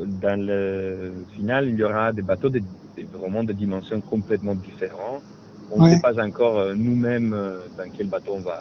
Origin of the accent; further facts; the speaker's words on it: Italy; French is a second language; C'est aussi un peu facile pour moi, parce que je suis italien